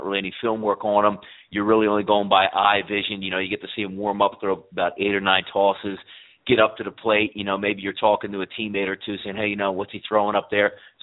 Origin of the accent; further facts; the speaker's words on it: Philadelphia, Pennsylvania, United States; Bands from Philly, I'm from Philly. Let's get busy.